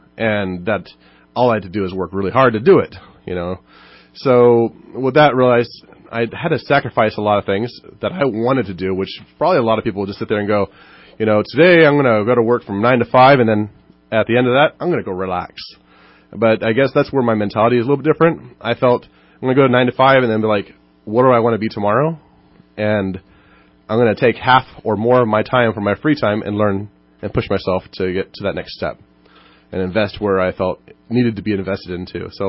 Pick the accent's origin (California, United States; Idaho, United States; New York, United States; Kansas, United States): California, United States; Los Angeles; born there; So I'll just say that I was born in Los Angeles, and I had a pretty good life overall, but life got a little hard.